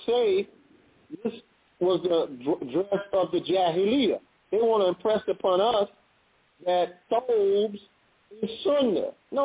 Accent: Jacksonville, Florida, United States; We grew up together in the Blodgett homes in Jacksonville.

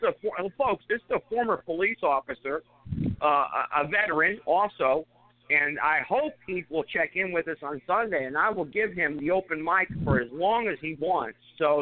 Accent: North Carolina, United States; in my home state, North Carolina and Charlotte, what do you think's going on down here?

